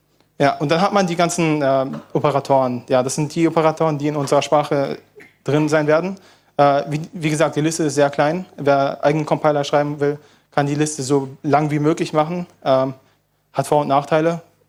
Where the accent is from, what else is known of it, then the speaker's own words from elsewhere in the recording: Berlin, Germany; Ich komme aus Berlin, aber studiere an der TH Brandenburg